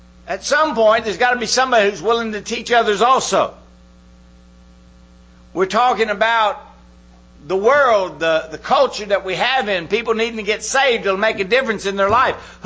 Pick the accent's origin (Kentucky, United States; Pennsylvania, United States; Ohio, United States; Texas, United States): Texas, United States; You know, I'm from Texas.